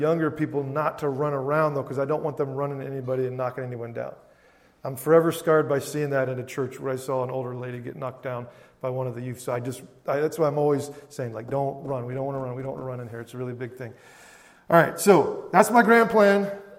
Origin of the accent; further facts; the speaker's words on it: Wisconsin, United States; oh, you're from Wisconsin, I'm from Wisconsin, oh, you like the Packers?